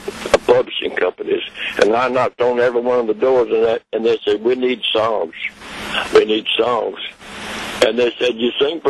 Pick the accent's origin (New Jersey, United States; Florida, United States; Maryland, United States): Florida, United States; Pahokee; Yes, we're from Palm Beach County, and he's from over in the rich section, and I was over in Pahokee, over on Okeechobee Lake